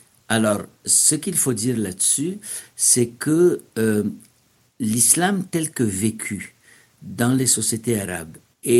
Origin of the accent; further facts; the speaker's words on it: Egypt; celles que moi j'ai connues en grandissant en Égypte